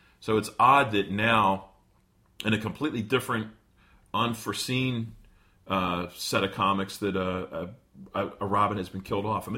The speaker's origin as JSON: {"language": "English", "town": "Philadelphia", "region": "Pennsylvania", "country": "United States", "tie": "born or raised there", "lives_now": "New Jersey, United States", "said": "We grew up in Philadelphia."}